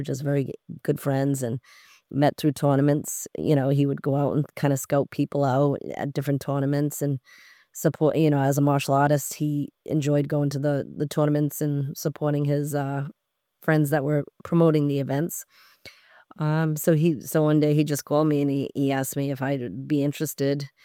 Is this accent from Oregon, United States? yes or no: no; Rhode Island, United States; I'm from Rhode Island, so it's really like an hour away.